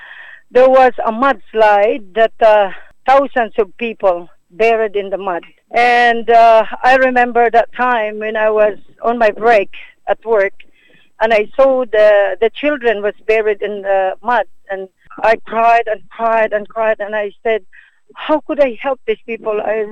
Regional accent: Ormoc, Eastern Visayas, Philippines; I was born and bred in Ormoc City.

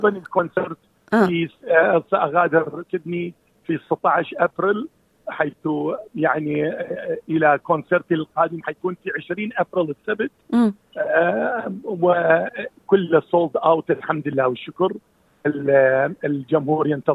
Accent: Iraq; هذه اللي هي زمن الصفاء الذهني وزمن الثقافة يعني في عندنا في العراق

